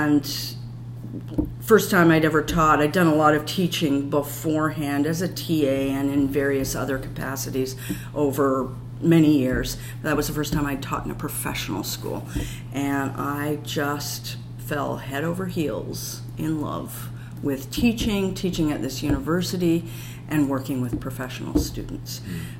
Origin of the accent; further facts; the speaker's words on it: Canada; I'm Canadian.